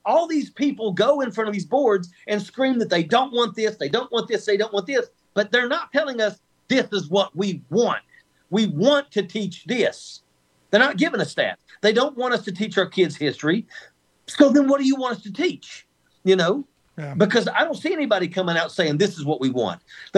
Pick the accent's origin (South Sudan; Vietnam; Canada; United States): United States; West Virginia; I grew up in West Virginia.